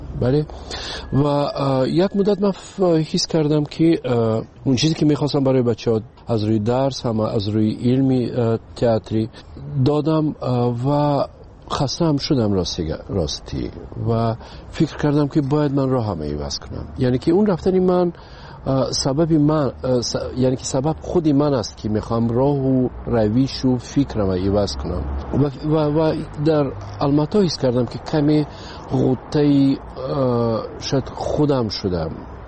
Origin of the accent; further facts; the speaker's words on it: Tajikistan; وطنم خب پیش از همه تاجیکستان وطن است. بله، این خانه ای من است و مادرم اینجاست، فرزندام اینجاست.